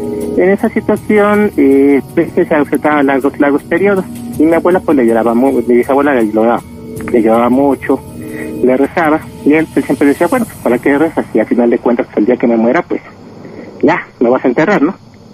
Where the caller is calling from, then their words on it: Nezahualcóyotl, State of Mexico, Mexico; Ya hablo aquí de Nezahualcóyotl, del Estado de México.